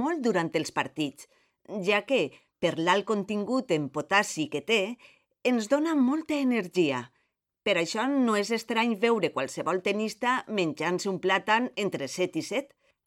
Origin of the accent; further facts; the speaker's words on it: Valencian Community, Spain; Com a bona valenciana, m'encanta de totes les maneres.